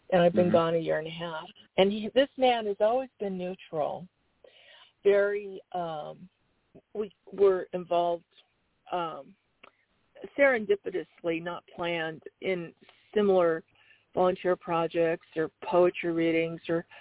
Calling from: Arizona, United States; calling you from Arizona.

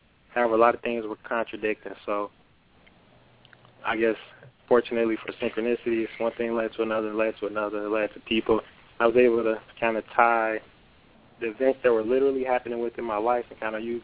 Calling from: Chicago, Illinois, United States; Currently, I'm calling from Chicago, Illinois.

